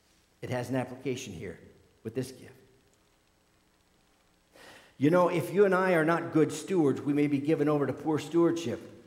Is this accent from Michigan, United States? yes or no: yes; Michigan, United States; when I grew up in the Upper Peninsula there, just a few miles north of here